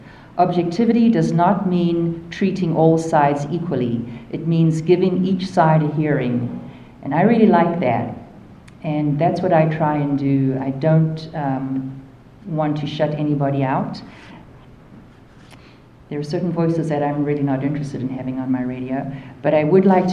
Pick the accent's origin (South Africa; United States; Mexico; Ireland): South Africa; well, look, I'm not Middle Eastern, I'm not North African, I'm South African